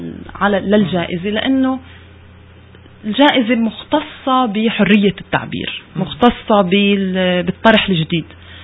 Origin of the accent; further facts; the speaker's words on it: Suwayda, As-Suwayda Governorate, Syria; بالمجتمع الطائفة الدرزية بالسويدة، حصرا مدينتي اللي هي أنا منها.